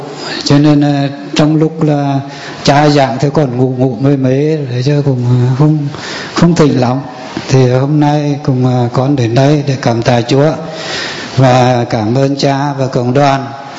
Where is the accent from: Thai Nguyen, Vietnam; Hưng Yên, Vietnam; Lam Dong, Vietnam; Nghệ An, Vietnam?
Nghệ An, Vietnam; Vinh; Con quê ở giáo phận Vinh.